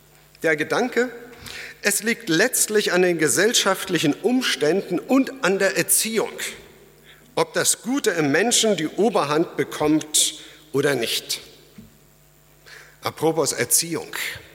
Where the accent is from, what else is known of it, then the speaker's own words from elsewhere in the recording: East Germany, Germany; Ich komme ja aus der DDR.